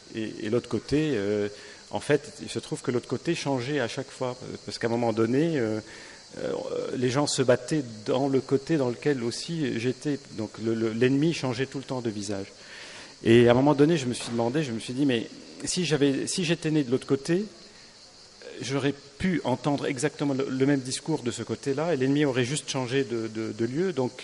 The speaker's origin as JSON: {"language": "French", "town": "Beirut", "region": "Beirut Governorate", "country": "Lebanon", "tie": "born or raised there", "said": "quand j'étais enfant, j'étais donc à Beyrouth pendant la guerre"}